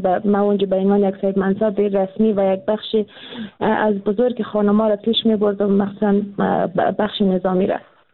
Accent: Daykundi, Afghanistan; born there; also born or lived in Kabul; من متولد افغانستان هستم، ولایت دایکنی متولد شدم و دانشگاه من با پنتون دنیا خوندم در کابل در افغانستان

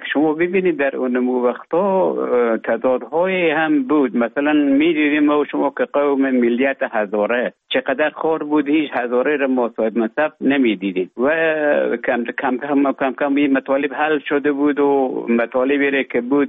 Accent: Afghanistan; moved away as an adult; also born or lived in Russia; now in Finland; افغانستان طالبان آمدن به اوج گذاره ما کمک مشکل بود و آمدم به طرف های روسیه و از روسیه آمدم به ایج بفنلا.

